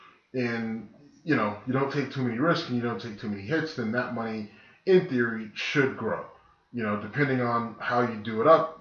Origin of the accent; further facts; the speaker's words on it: Youngstown, Ohio, United States; Right. I'm from Youngstown, same thing.